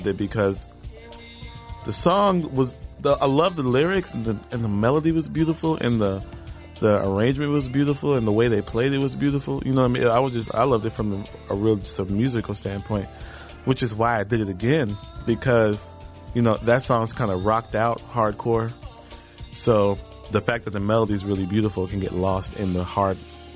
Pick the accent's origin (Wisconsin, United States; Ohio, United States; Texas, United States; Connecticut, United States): Texas, United States; Houston; We both got – Bilal's from Philly. I'm from Houston. We both got full scholarships to the New School in Manhattan.